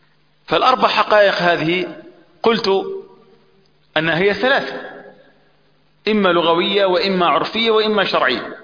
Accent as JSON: {"language": "Arabic", "region": "Upper Egypt", "country": "Egypt", "said": "احنا عندنا في الصعيد يسمون العقارب دبيب"}